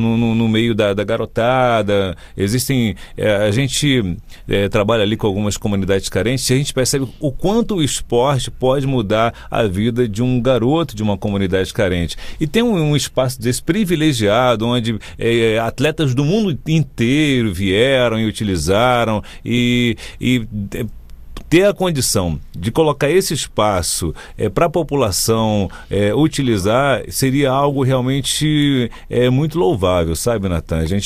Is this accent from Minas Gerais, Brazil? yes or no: yes; Montes Claros, Minas Gerais, Brazil; na minha infância, quando lá em Barbacena, na verdade Montes Claros, aqui em Minas Gerais